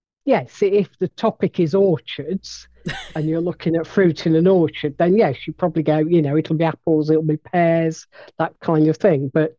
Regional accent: Nottingham, East Midlands, United Kingdom; accent: broad Nottingham; you probably listen to my accent, which does have a hint of broad Nottingham.

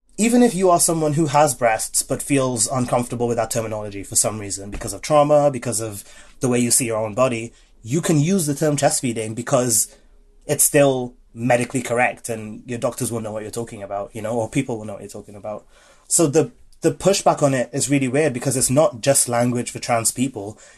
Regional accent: Trinidad & Tobago; I grew up in Trinidad and Tobago, and like I never heard of any of those either.

